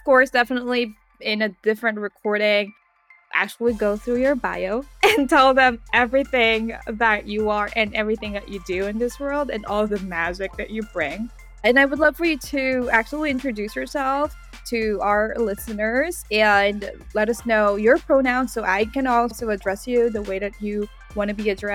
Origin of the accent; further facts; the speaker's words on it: Philippines; I'm a Filipina, and the Philippines is a Catholic country for the most part.